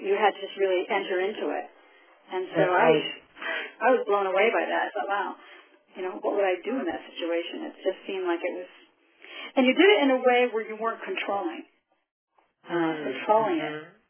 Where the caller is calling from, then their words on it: Connecticut, United States; I'm calling from Connecticut